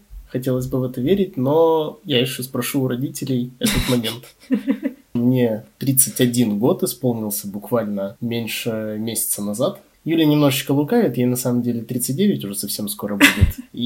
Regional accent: Chelyabinsk, Chelyabinsk Oblast, Russia; moved away as an adult; also born or lived in Kazan, Russia; Я родился в Челябинске. 2 лет назад у меня в жизни началась легкая турбулентность. И я из Челябинска переехал сначала в Казань, работал в Казани, потом я уехал жить в Израиль, потом из Израиля я вернулся в Москву и работаю сейчас в Москве.

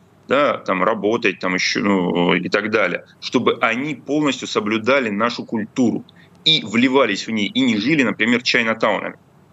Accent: Rostov-on-Don, Rostov Oblast, Russia; Мой родной город Ростов-на-Дону.

